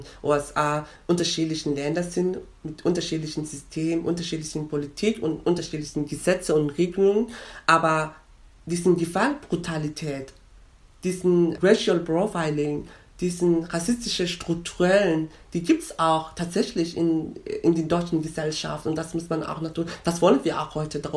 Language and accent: German; Somalia; German is a second language; now in Germany; ja, ich komme aus Afrika und vor allen Dingen Somalia.